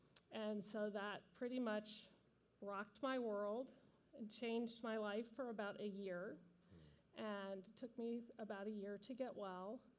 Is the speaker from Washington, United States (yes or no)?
no; Atlanta, Georgia, United States; now in Menlo Park, United States; we've lived out here for 22 years in Menlo Park. But long before that, I grew up in Atlanta, Georgia